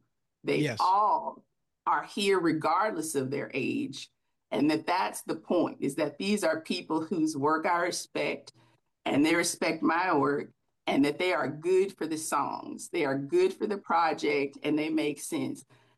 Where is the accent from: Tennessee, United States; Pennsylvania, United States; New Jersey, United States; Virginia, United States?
Tennessee, United States; Memphis; when I was growing up on Beale Street and off Beale Street, I got to see some amazing musicians.